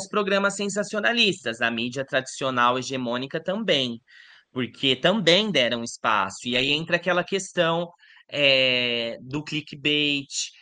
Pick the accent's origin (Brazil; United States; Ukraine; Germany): Brazil; mas principalmente enquanto brasileiros, pensar nessas questões de imigração para Portugal